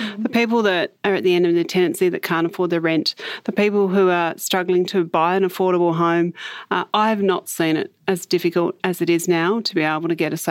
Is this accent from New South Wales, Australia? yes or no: no; Bridgewater, Tasmania, Australia; Yeah, so I spent part of my early childhood in the suburb of Bridgewater in the northern suburbs of Hobart in social housing.